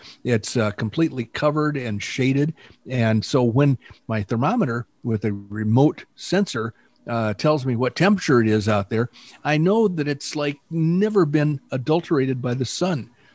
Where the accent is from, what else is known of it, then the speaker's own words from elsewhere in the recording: Oklahoma, United States; And the reason I say naked is because I'm from Oklahoma.